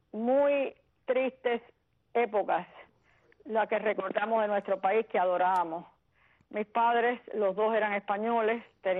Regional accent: Cuba; moved away as an adult; now in Miami, United States; Y nos fuimos para Santiago de Cuba cuando salí de Bahía de Cochino, cuando la Cruz Roja intervino, y ahí estuvimos hasta que pudimos salir para Miami en un vuelo

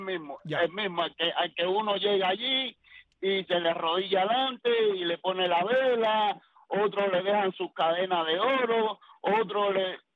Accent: Santiago de Las Vegas, Havana, Cuba; Óyeme, papo, yo soy de Santiago de Las Vegas.

